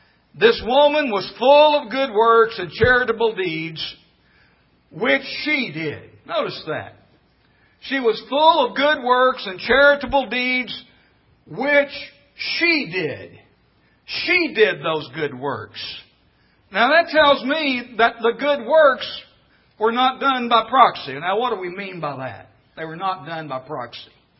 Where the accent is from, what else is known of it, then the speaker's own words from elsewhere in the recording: Midland, Arkansas, United States; I grew up in Midland, Arkansas, population 300. When I grew up there, my mother was taking me to this small congregation in Midland.